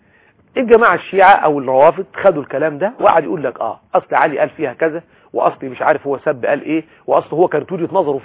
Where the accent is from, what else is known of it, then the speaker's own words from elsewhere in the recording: Egypt; احنا ساعات بعاداتنا كمصريين او كعرب